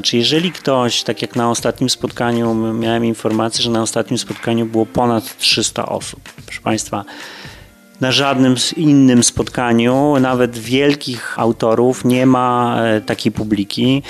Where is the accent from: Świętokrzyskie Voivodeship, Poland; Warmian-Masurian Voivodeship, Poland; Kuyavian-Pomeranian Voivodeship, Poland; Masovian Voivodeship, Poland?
Kuyavian-Pomeranian Voivodeship, Poland; Toruń; born there; Ja się urodziłem w Toruniu i oczywiście ten Toruń jest dla mnie bardzo ważny